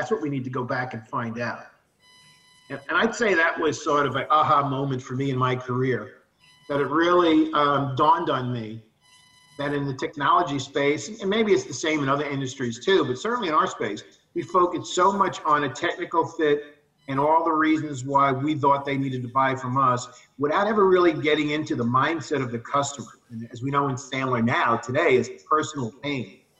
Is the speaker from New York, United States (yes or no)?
yes; New York City, New York, United States; Well, I grew up in New York City and, worked myself through college, et cetera